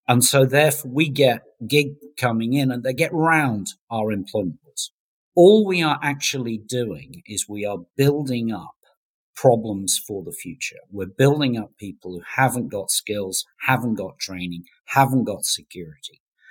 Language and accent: English; United Kingdom; which a century of struggle in my home country, the UK, gave us these sort of protections.